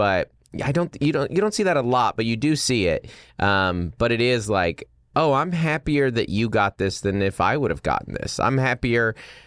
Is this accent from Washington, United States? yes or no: yes; Washington, United States; we grew up in Washington and you went to state as a freshman in track.